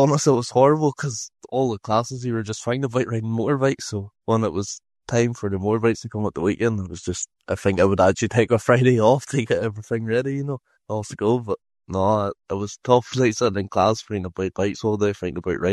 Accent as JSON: {"language": "English", "region": "Northern Ireland", "country": "United Kingdom", "said": "I'm from Northern Ireland, Corrine. I'm 19 years old."}